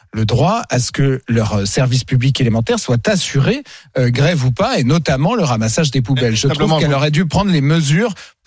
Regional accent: Paris, Île-de-France, France; Moi, je suis parisien. Je paye des impôts à Paris qui sont élevés.

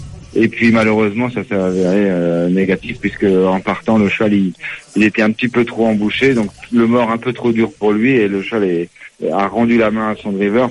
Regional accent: Rennes, Brittany, France; Même si je suis Rennais

